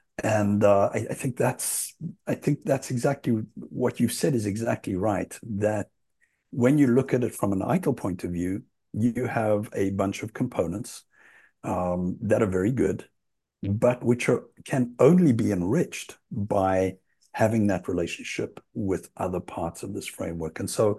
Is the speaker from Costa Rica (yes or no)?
no; South Africa; accent: South African; now in United States; And I know my accent isn't very American here, and it's South African for those who don't know me. But you know, I've been here long enough since the late 90s, early 2000s.